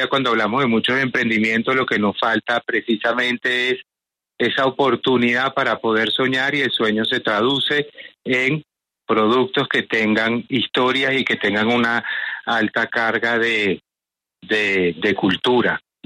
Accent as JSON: {"language": "Spanish", "country": "Venezuela", "moved": "as an adult", "lives_now": "Colombia", "said": "Yo soy venezolano, pero ya tengo 14 años aquí en Colombia."}